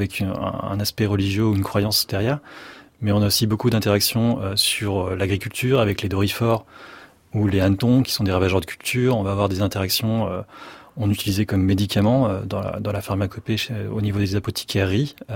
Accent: Grenoble, Auvergne-Rhône-Alpes, France; j'ai été élevé à Grenoble et dans les campagnes environnantes

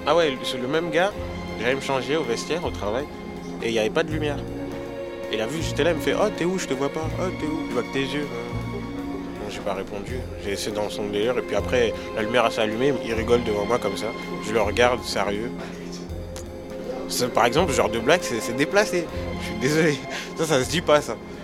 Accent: Sarcelles, Île-de-France, France; Quand j'ai dit que je venais de Sarcelles, alors là, oh, Sarcelles et tout, c'est chaud

